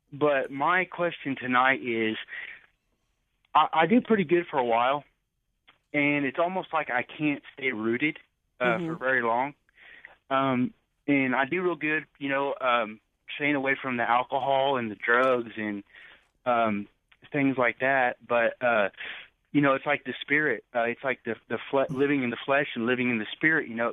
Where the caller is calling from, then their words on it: Richland, Missouri, United States; I'm calling from Missouri, Richland, Missouri. It's a little small hick town in Missouri. It's so small.